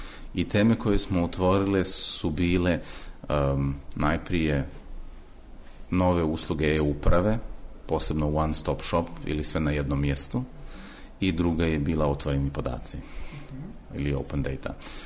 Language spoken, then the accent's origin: Croatian; Slovenia; dolazim iz Slovenije, ali radio sam većinu svog radnog staža van Slovenije. Radio sam u Briselu za Evropsku komisiju, onda za regionalnu vladu Njemačke pokrajine Baden-Württemberg